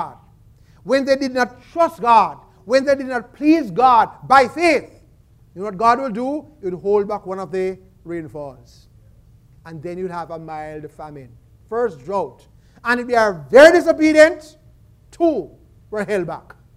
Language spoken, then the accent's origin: English; Jamaica; You know, some of you know I'm from Iamica, which means the land of water.